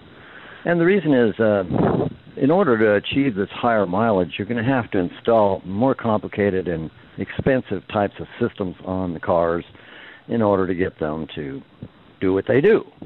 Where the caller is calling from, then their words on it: Eureka, California, United States; I'm calling from Eureka, California.